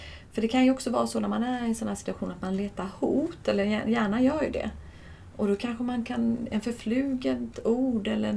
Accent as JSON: {"language": "Swedish", "town": "Älmhult", "region": "Kronoberg County", "country": "Sweden", "said": "Jag kommer från Älmhult, IKEA kommer ifrån."}